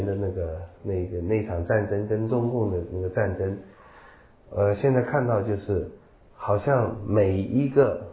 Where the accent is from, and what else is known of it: China